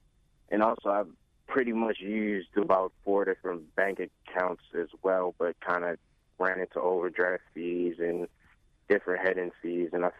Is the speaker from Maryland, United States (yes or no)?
yes; Maryland, United States; I was raised in Baltimore County. Every bank you can think of is in my neighborhood.